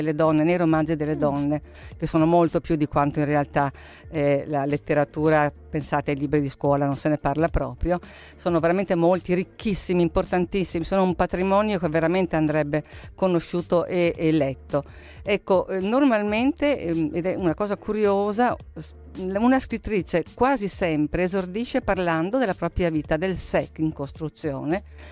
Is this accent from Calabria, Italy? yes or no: no; Trentino-Alto Adige, Italy; Io sono trentina, sono orgogliosissima di esserlo e le mie radici sono lì e solo lì